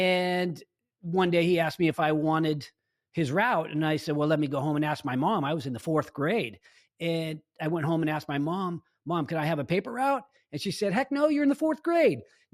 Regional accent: Roseville, California, United States; now in Loomis, United States; Yeah, I grew up in Roseville and I live in Loomis today, so I haven't gone too far.

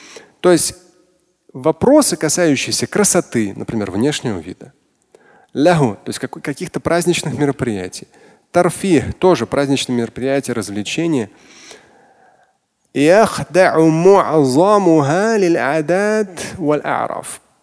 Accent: Russia; Насколько я знаю, я не знаю, я татарин, но у нас лезгинки нету.

